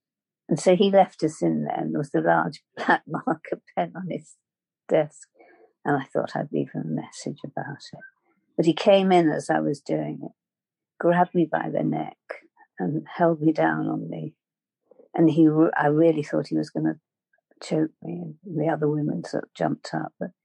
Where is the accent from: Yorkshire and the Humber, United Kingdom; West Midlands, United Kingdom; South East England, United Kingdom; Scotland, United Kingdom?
Scotland, United Kingdom; also born or lived in London; now in Wales, United Kingdom; I'm from Scotland.